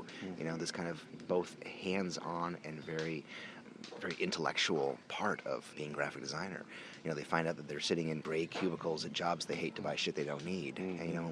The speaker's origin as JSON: {"language": "English", "town": "Brooklyn", "region": "New York", "country": "United States", "said": "I'm from Brooklyn, New York."}